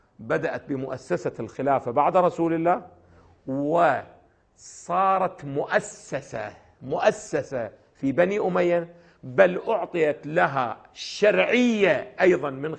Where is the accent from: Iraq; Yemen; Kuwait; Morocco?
Iraq; الآن إحنا التجربة الآن عندنا في العراق واضحة